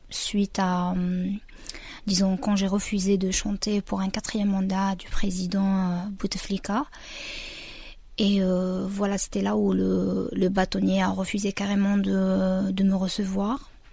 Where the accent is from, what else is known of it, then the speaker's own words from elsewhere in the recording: Algeria; now in Prague, Czech Republic; je suis algérienne, pas la peine de dire mon âge, je suis ni jeune ni vieille. Je suis une artiste engagée, je suis une avocate et voilà. J'habite à Prague, en République tchèque.